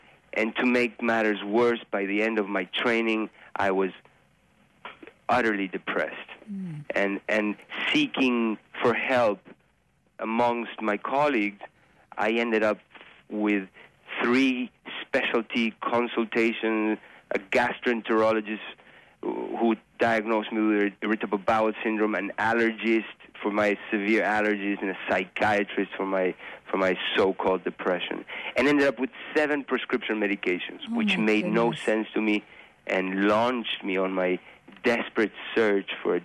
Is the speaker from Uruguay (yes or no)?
yes; Uruguay; I grew up in Uruguay in a country, it's a small country that basically did not have any supermarkets or any processed foods